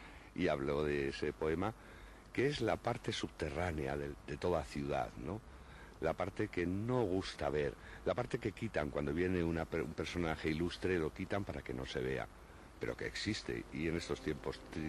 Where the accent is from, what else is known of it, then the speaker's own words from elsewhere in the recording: Madrid, Community of Madrid, Spain; a los de Madrid siempre nos exigen pedigrí, pues entonces yo insisto más.